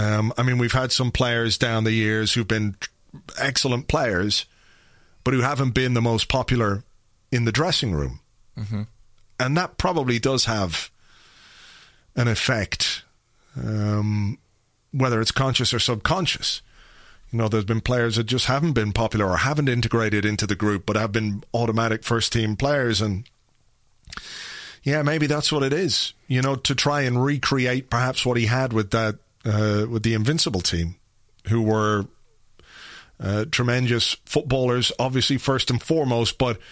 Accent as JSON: {"language": "English", "region": "London", "country": "United Kingdom", "tie": "born there", "said": "I was born in London, so I get it from that point of view."}